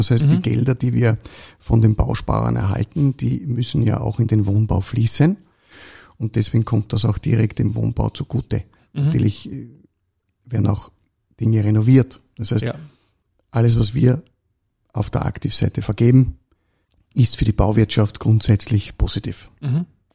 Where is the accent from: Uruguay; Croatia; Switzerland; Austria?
Austria; Graz, Styria; Ich bin ja Grazer